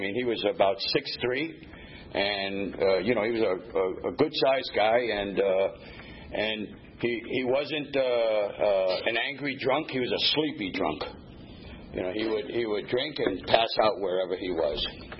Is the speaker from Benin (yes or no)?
no; Bronx, New York, United States; now in Atlanta, United States; an alcoholic, and actually I was raised in the South Bronx. I said I've spent a lot of years here in Atlanta. I moved here in the year 2000